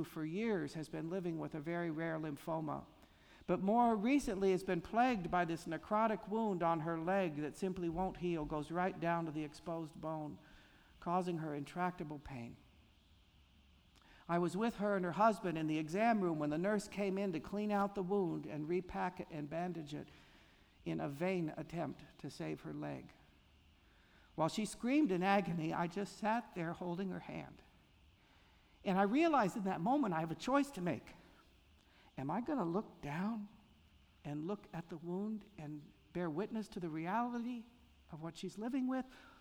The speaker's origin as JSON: {"language": "English", "country": "United States", "said": "After all, I'm an American who desires and longs for more."}